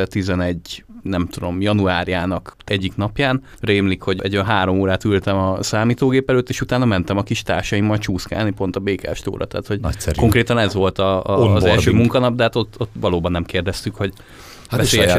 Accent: Debrecen, Hajdú-Bihar, Hungary; azért debreceniként az ember egy kicsit handicappes

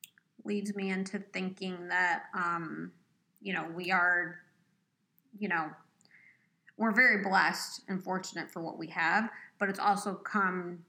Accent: Michigan, United States; now in New York, United States; I was moving from Michigan to New York. So that was a big move.

